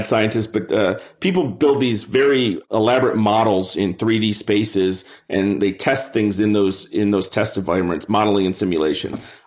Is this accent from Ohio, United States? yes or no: yes; Cleveland, Ohio, United States; moved away as an adult; Cleveland. We grew up in Cleveland. Neither of us are there anymore, but that's where we grew up.